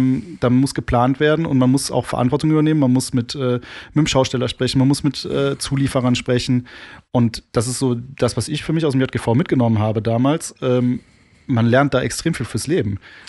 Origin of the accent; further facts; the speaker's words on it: Bruchhausen, Germany; also ich bin aus Bruchhausen